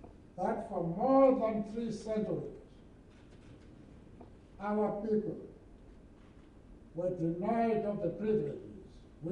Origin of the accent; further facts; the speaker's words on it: Eastern Cape, South Africa; I grew up in the Eastern Cape, an area of South Africa